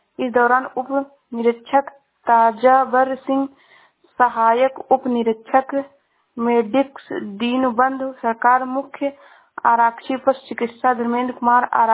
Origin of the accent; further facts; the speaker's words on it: Shravasti, Uttar Pradesh, India; मैं जिला श्रावस्ती से हूँ।